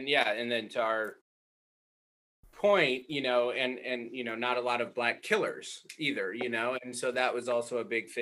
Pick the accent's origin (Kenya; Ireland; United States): United States; Massachusetts; if I'm from Massachusetts, so it'd be like Jamaica Plains or, Roxbury